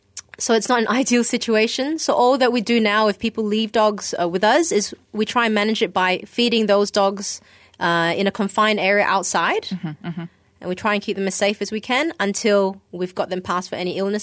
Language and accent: English; Malaysia; I was brought up in Malaysia